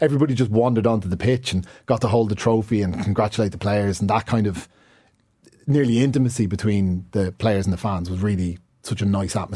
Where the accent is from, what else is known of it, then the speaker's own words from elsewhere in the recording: Rathcoole, Leinster, Ireland; I'm from Rathcoole, so they're my local professional club.